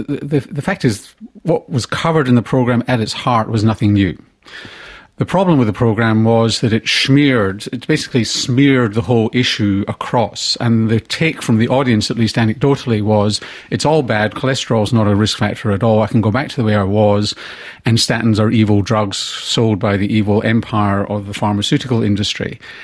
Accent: Scotland, United Kingdom; I grew up in Scotland. I grew up in a country with the highest coronary heart disease rate in the world, apart from parts of India.

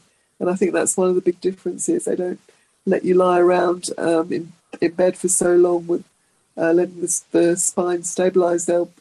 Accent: England, United Kingdom; moved away as an adult; also born or lived in London; now in Sydney, Australia; I'd arrived in Sydney a few years prior after I grew up in England and had worked in London for a number of years

